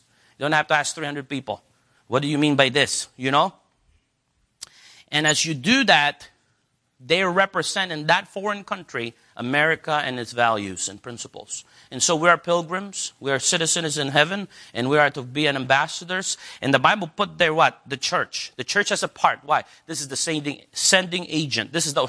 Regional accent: United States; Americans. It's just the way we are. And that comes from because we are founded from the Word of God and we care for life.

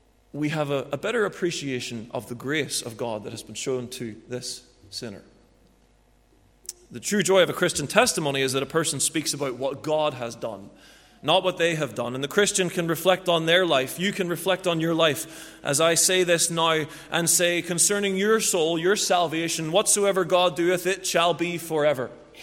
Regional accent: Northern Ireland, United Kingdom; when we come from Northern Ireland, we come from a very gospel-saturated part of the world

